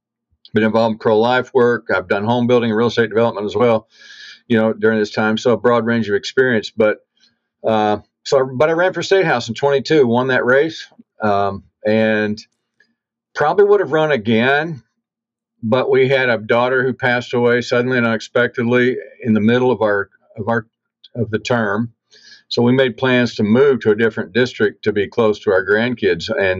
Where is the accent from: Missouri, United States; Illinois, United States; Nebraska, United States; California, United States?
Missouri, United States; now in Iowa City, United States; My wife and I moved to Iowa City from Southeast Missouri, actually. I grew up in Southeast Missouri. And I grew up operating heavy equipment, dozers and drag lines.